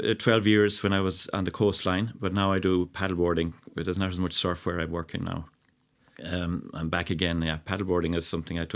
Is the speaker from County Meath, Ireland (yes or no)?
no; Tourine, County Mayo, Ireland; I'm from Mayo, yeah. From a place called Tourine.